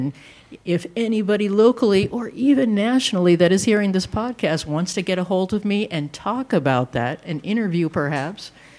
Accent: Prescott, Arizona, United States; And it's because I love my hometown. So it's celebrating people, events, all the goings on around Prescott, you know.

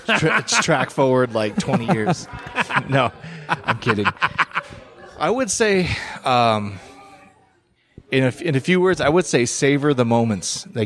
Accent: Prescott, Arizona, United States; In Prescott.

